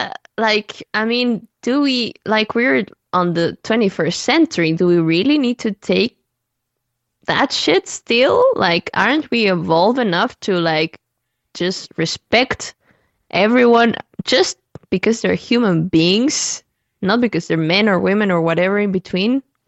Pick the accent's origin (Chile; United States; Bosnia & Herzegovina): Chile; But on the personal side, I grew up in Chile.